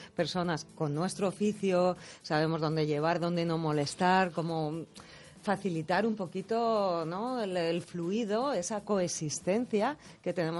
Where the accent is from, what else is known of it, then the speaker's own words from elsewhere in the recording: Madrid, Community of Madrid, Spain; yo soy vecina tuya, yo soy de Conde Duque